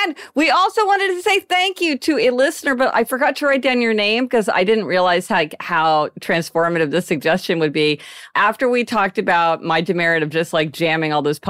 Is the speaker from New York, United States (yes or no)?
yes; New York City, New York, United States; Maybe I wasn't even going around my hometown. Like, I'm not even taking the subway around New York City when I had fewer plans.